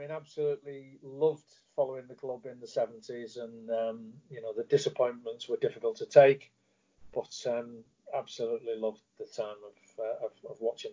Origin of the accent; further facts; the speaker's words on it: Widnes, North West England, United Kingdom; born there; Well, I was born in Widnes